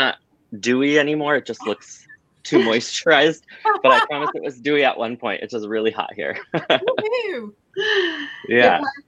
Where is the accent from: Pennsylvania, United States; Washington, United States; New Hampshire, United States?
Washington, United States; I grew up in Washington State, in central Washington. So very desert. It was a migrant farm worker's town.